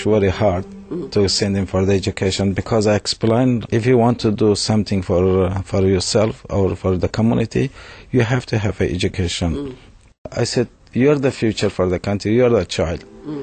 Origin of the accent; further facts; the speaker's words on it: Mazar-i-Sharif, Balkh, Afghanistan; English is a second language; now in Australia; especially now I'm from Australia, anyone who's go to Afghanistan and especially in Mazar-e-Sharif, my city